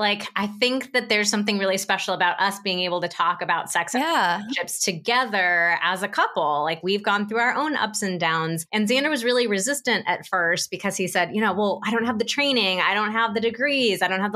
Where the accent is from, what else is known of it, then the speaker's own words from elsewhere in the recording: Santa Barbara, California, United States; We live in Santa Barbara, which is also my hometown. We just moved back last year, so I've been away for 20 years, and it's really nice to be back.